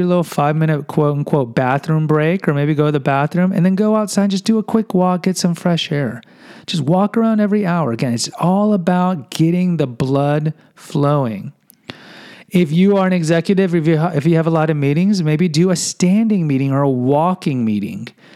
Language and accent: English; Houston, Texas, United States; I'd be driving between San Antonio and Houston because I grew up in Houston.